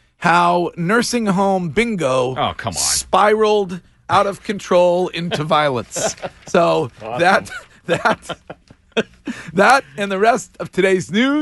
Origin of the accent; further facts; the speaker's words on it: Stowe, United States; my hometown police department, the Stowe PD